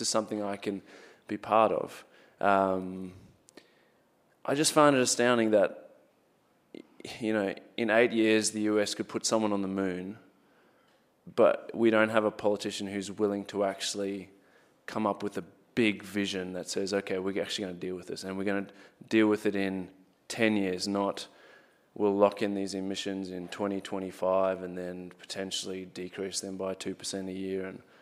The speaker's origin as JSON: {"language": "English", "country": "Zimbabwe", "tie": "born or raised there", "moved": "yes", "lives_now": "Australia", "said": "I guess growing up in Zimbabwe and kind of seeing what politics can look like, I'm one, incredibly grateful for to have the opportunity here"}